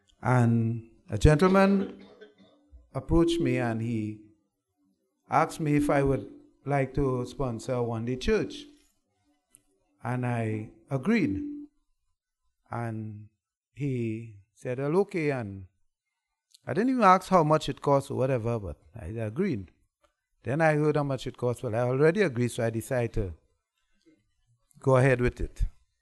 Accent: Trinidad & Tobago; Trinidad and Tobago.

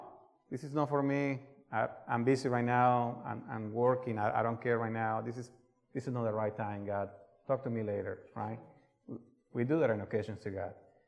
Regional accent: Colombia; the place where I came from is South America. I used to tell people, I'm from Colombia.

